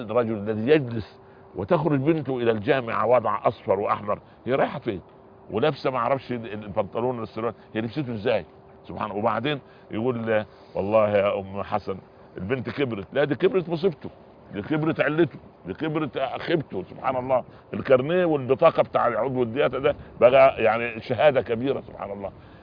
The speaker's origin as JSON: {"language": "Arabic", "region": "Upper Egypt", "country": "Egypt", "said": "أنا جيت من الصعيد مولانا إلى القاهرة ولقيت الملابس القصيرة"}